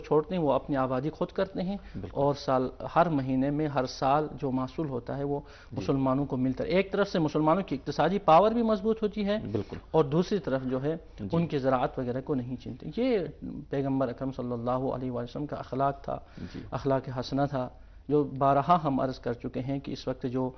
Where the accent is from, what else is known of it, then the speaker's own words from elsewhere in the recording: Pakistan; میں چونکہ پاکستان سے تعلق رکھتا ہوں